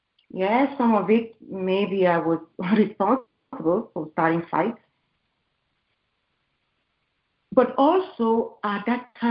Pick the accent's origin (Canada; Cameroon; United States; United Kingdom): Cameroon; born there; I was born in Cameroon, back in Central Africa.